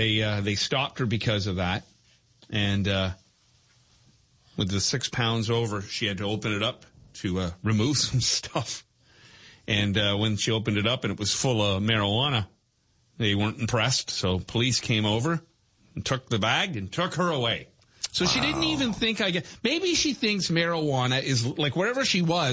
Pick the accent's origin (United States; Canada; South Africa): Canada; Toronto, Ontario; we're from Toronto.